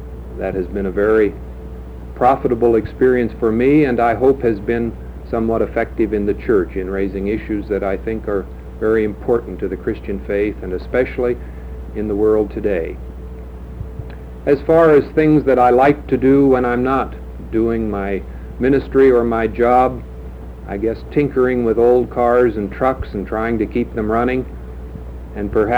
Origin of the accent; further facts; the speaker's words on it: Columbus, Ohio, United States; born and raised in Columbus, Ohio, and attended both Capital University and Texas Lutheran College in Seguin, Texas